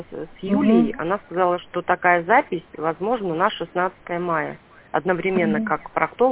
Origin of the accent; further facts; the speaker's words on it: Belovo, Kemerovo Oblast, Russia; Мы просто из Белово каждый день ездить в Кемерово.